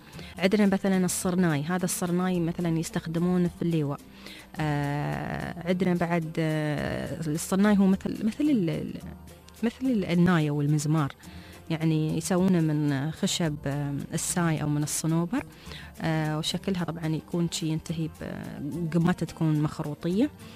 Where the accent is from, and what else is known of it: United Arab Emirates